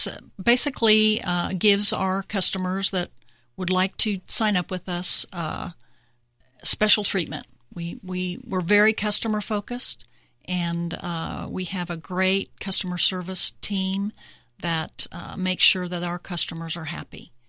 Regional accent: New Mexico, United States; I've always been conscious of the planet, I guess as a result of growing up in New Mexico and the delicacy of the desert.

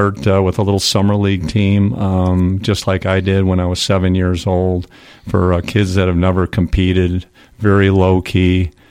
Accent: Madison, Wisconsin, United States; now in Dallas, United States; after Indiana, I moved back to my hometown, Madison, Wisconsin, and it was the coldest winter in history, 1979

